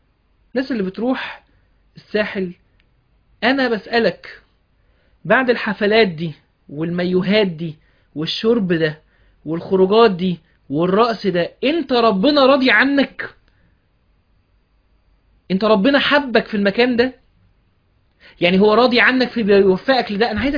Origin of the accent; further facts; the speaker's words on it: Alexandria, Alexandria Governorate, Egypt; ساعات وانا اسكندراني فعلى الطريق، لاني بروح القاهرة على طول